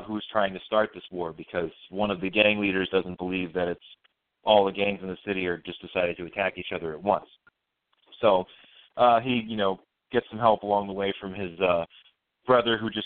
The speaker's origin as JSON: {"language": "English", "town": "New York City", "region": "New York", "country": "United States", "tie": "born or raised there", "said": "I was trying to write about, you know, where I grew up in Brooklyn."}